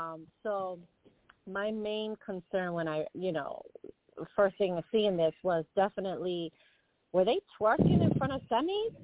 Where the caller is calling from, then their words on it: Boston, Massachusetts, United States; I'm calling from Boston.